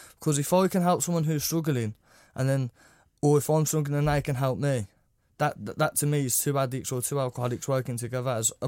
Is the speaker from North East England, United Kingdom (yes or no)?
no; Birmingham, West Midlands, United Kingdom; now in Wirral, United Kingdom; I grew up in Birmingham